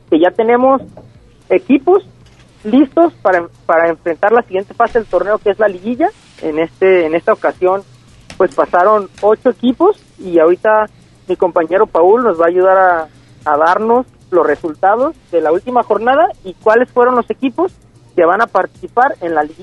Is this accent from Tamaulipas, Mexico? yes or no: no; Colotlán, Jalisco, Mexico; Hay algunos compañeros del equipo de Santa María que somos de Colotlán